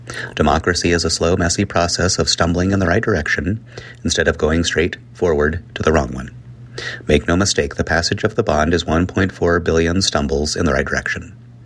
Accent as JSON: {"language": "English", "town": "Midland", "region": "Texas", "country": "United States", "tie": "born or raised there", "said": "The key is getting back up, a skill I learned growing up in Midland."}